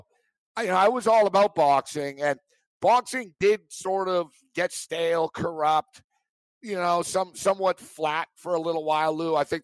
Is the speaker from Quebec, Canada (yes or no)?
yes; Montreal, Quebec, Canada; I'm from Montreal.